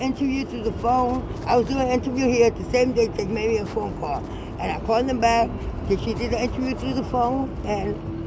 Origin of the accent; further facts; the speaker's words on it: Puerto Rico; born there; Yeah, because I was born in Puerto Rico.